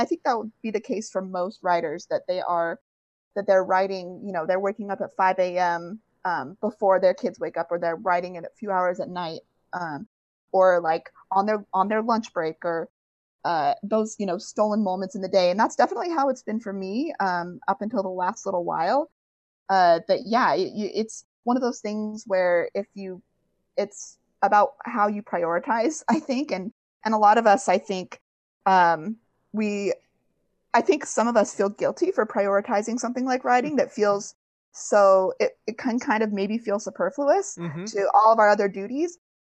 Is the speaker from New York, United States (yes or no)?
no; Provo, Utah, United States; born there; also born or lived in Bay Area / D.C. / Las Vegas; now in Seattle, United States; I was born in Utah, born in Provo, went to BYU, got my master's degree at BYU.